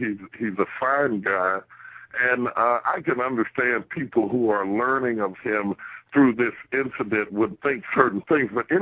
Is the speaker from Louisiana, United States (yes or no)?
no; West Virginia, United States; The fact that I am from West Virginia and I started with 10 people gives me balance today